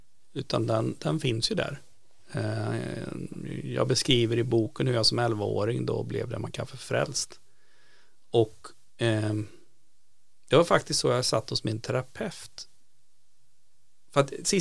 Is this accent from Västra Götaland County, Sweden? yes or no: yes; Falköping, Västra Götaland County, Sweden; den pingstförsamling jag är uppvuxen i Falköping